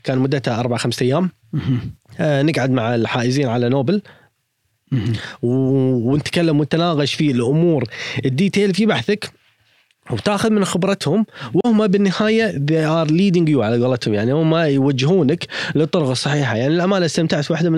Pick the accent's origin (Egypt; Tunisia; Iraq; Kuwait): Kuwait; إيش معنى عندنا بالكويت؟ إيش قاعد يصير؟